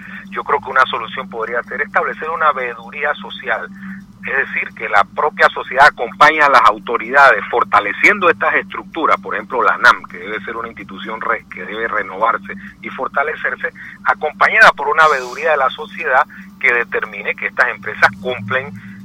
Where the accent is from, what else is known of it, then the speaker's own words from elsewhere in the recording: Panama; Yo creo que todos somos panameños